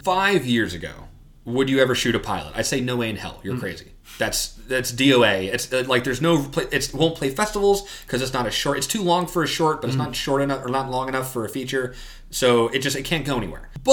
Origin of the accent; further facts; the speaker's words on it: New Jersey, United States; I mean, I started, you know, growing up in New Jersey, a lot of my college shorts from Rutgers